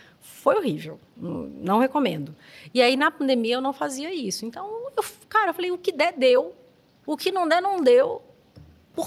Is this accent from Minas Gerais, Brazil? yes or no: yes; Belo Horizonte, Minas Gerais, Brazil; Eu sou de Belo Horizonte e sempre trabalhei com empresas daqui, mas eu vinha a cada 15 dias.